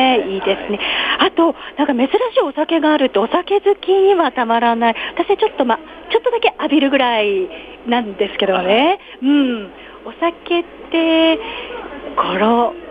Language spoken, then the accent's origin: Japanese; Tottori, Japan; 私鳥取県の出身なので